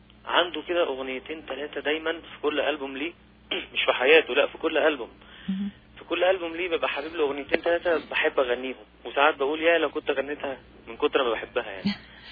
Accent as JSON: {"language": "Arabic", "country": "Egypt", "said": "يمكن أنا تأثرت أكتر بالفنانين عندنا في مصر"}